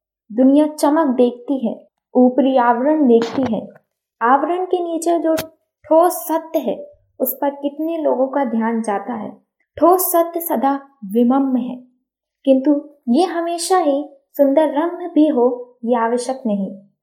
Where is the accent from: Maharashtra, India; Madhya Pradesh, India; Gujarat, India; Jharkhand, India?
Madhya Pradesh, India; मैं मध्य प्रदेश से हूँ।